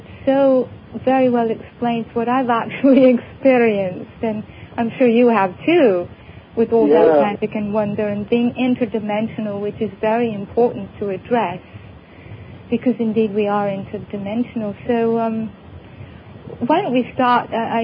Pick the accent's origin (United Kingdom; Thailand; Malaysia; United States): United Kingdom; North West England; I'm from Lancashire.